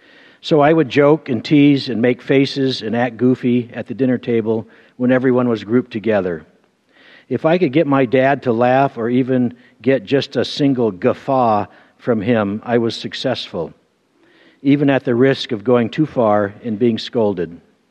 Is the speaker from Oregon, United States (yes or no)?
yes; Portland, Oregon, United States; I was born here in Portland to loving Christian parents. We lived in southeast Portland, right off of Sunnyside Road, in a place called Happy Valley, which was right behind a place called Pleasant Valley.